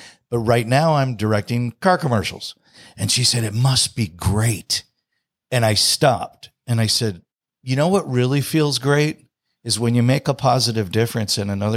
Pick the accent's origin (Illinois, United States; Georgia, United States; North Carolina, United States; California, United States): Illinois, United States; Chicago; Well, I'll take you way back really quickly to growing up in Chicago. My father's retired military